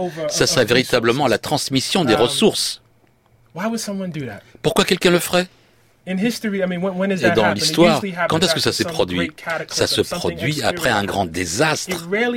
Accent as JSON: {"language": "French", "town": "Baltimore", "region": "Maryland", "country": "United States", "tie": "born or raised there", "said": "Même là où j'ai grandi à Baltimore, avec tous ces faits, véritablement, ça m'a été transmis de façon extrêmement puissante."}